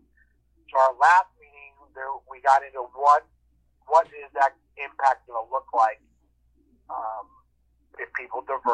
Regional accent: Midwest, United States; And so I grew up in the Midwest.

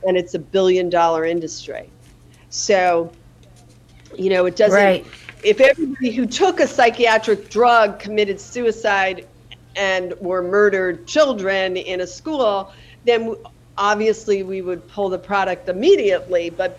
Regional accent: Connecticut, United States; because I was from Connecticut and I still have a home there

